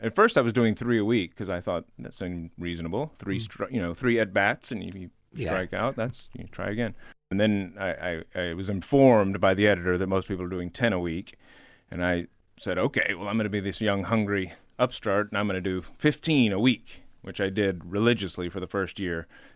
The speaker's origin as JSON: {"language": "English", "region": "Texas", "country": "United States", "tie": "born or raised there", "said": "because I grew up in Texas, and Texas is a world removed from the fancy"}